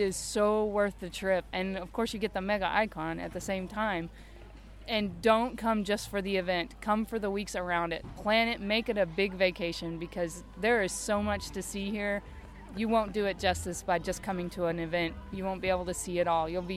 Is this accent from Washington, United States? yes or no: no; Austin, Texas, United States; … I'm from Austin, Texas, Central Texas.